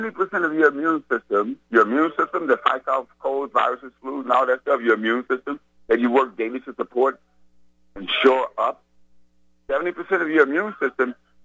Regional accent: Missouri, United States; And I'm from Missouri.

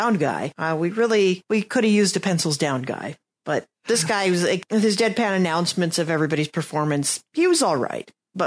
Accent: United States; neither Dan nor I am Canadian. You know, we're from Canada's pants down here in the U.S.

